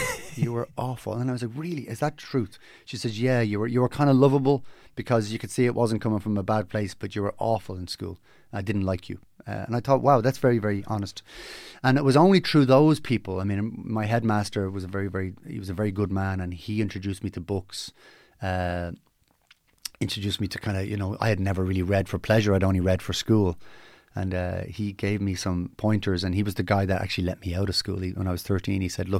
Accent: Dublin, Leinster, Ireland; I grew up in Ballymun, a great place to grow up.

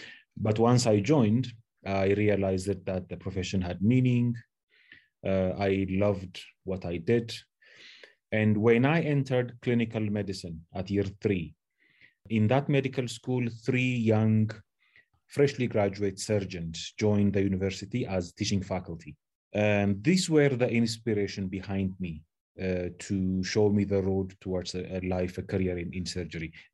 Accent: Addis Ababa, Ethiopia; Yes, I am born and raised in Ethiopia, Addis Ababa. I did my elementary and high schools at the St. Joseph School in Addis Ababa.

